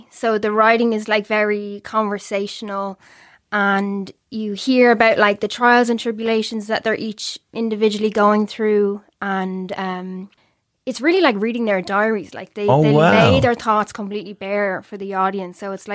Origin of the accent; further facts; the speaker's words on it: Dublin, County Dublin, Ireland; I'm from Dublin, yeah.